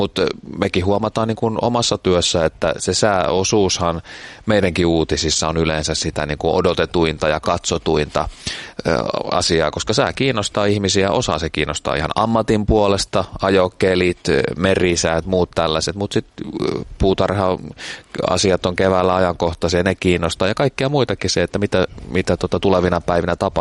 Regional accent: Pori, Satakunta, Finland; kun olin kotipuolessa Porissa käymässä viikolla

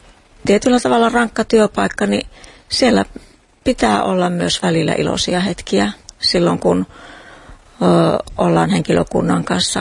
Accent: Heinävesi, North Savo, Finland; Heinävedeltä olen kotoisin, siellä olen syntynyt. Mun molemmat vanhemmat on tullut evakkona.

